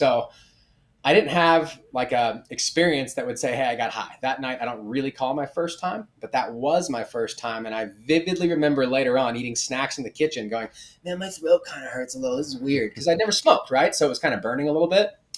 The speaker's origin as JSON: {"language": "English", "region": "California", "country": "United States", "tie": "born or raised there", "lives_now": "Colorado, United States", "said": "I grew up in Southern California. I didn't know what brick was."}